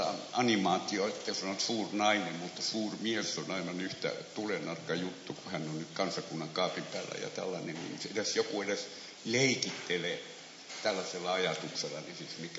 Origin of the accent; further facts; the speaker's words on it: Helsinki, Uusimaa, Finland; Mä oon helsinkiläinen, mä oon saanut elää täällä